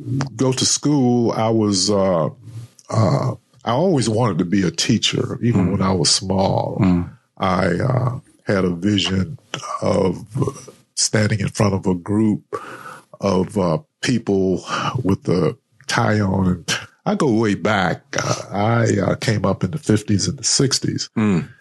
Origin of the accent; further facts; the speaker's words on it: Rocky Mount, North Carolina, United States; Well, as I said, I grew up in Rocky Mount, by the way, which is about an hour east of Raleigh.